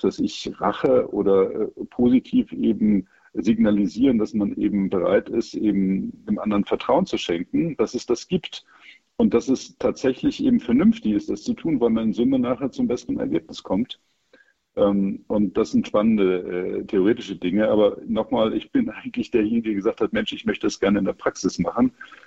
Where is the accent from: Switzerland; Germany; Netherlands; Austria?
Germany; Koblenz, Rhineland-Palatinate; born there; ich bin in Koblenz geboren, also meine Eltern, mein Vater aus Stettin, Pommern nach dem Krieg eben nicht mehr Deutsch. Und meine Mutter aus München